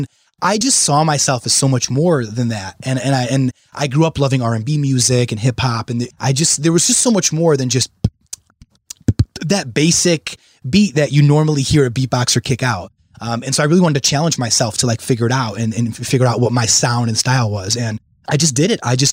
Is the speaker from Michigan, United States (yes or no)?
yes; Redford, Michigan, United States; But I grew up in Redford, and it was just a huge struggle.